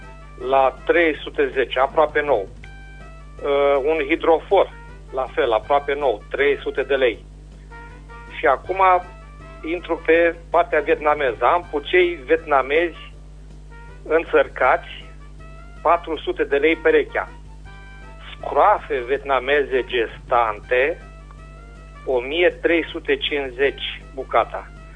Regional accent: Berzovia, Caraș-Severin, Romania; din Berzovia și vreau să fac câteva anunțuri

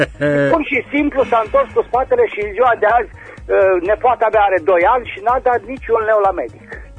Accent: Romania; Deci așa ar trebui să fim, că suntem români.

